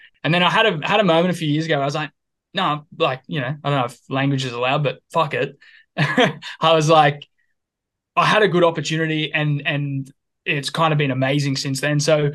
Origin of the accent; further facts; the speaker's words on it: New South Wales, Australia; So I'm from and still am from just north of Sydney on the Central Coast. I'm a born and bred coastie and an absolute tragic. I grew up I'm the youngest of five.